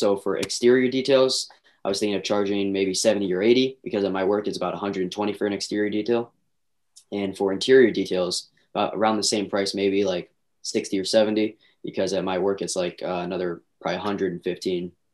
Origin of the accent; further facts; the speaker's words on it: Vacaville, California, United States; also born or lived in Vallejo, California; Okay, so I'm originally born in Vallejo, California. I was raised in Vacaville.